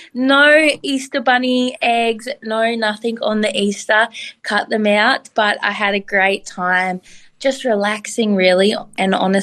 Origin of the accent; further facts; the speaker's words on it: Queensland, Australia; I'm a Queenslander, so I'm always going to say Queensland.